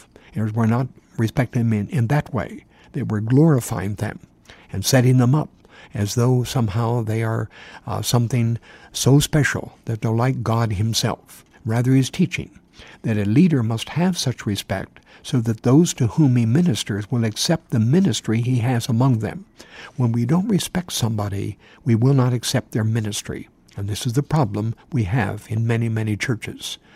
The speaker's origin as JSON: {"language": "English", "country": "Philippines", "moved": "as an adult", "lives_now": "Guam", "said": "We have come from the Philippines. We came here to Guam from the Philippines."}